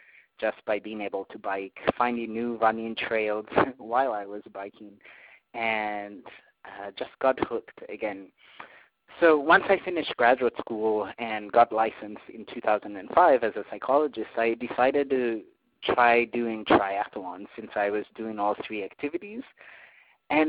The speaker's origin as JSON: {"language": "English", "region": "Nairobi", "country": "Kenya", "tie": "born or raised there", "said": "you all know I was born and raised in Nairobi, Kenya. So Nairobi is the capital of Kenya."}